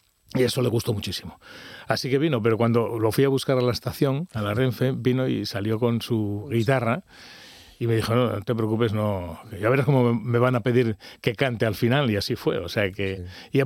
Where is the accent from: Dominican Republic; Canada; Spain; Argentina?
Spain; Langreo, Asturias; also born or lived in Gijón; Porque para un asturiano fuera de Madrid, Asturias es lo mejor y lo completo, ¿no? Yo también me crié en Langreo.